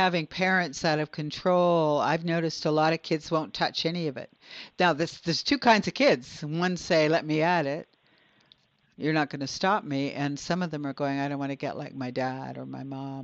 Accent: Canada; but I'm actually from Canada initially

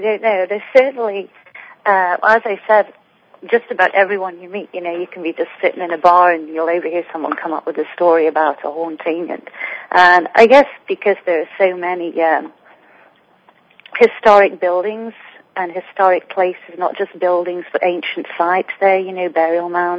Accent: England, United Kingdom; I grew up in England in a town in the middle of the country that had a lot of historical buildings and a lot of haunted legend.

